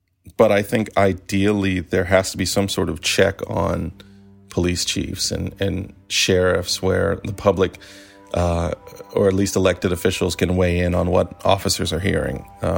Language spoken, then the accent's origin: English; Maryland, United States; I mean, I'm from Maryland.